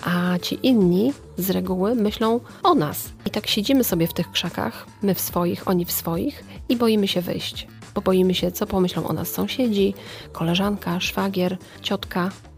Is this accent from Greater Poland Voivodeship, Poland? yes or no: no; Bydgoszcz, Kuyavian-Pomeranian Voivodeship, Poland; now in Głogów, Poland; ja pochodzę z Bydgoszczy, w Głogowie, w okolicach Głogowa mieszkam 15 lat